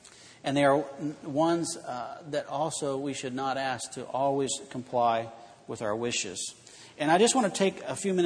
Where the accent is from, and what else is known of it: Illinois, United States; born or raised there